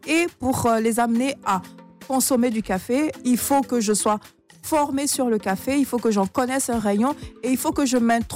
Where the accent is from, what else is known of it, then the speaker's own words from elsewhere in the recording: Montagnes, Côte d’Ivoire; also born or lived in abroad; Et quand je suis venue en Côte d'Ivoire, je suis partie dans ma région naturellement.